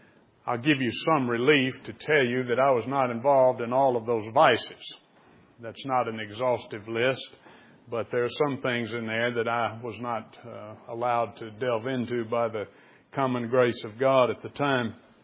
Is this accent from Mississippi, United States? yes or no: yes; Greenville, Mississippi, United States; born there; I was born in Greenville, Mississippi. That's right on the Mississippi River. I was born in 1948.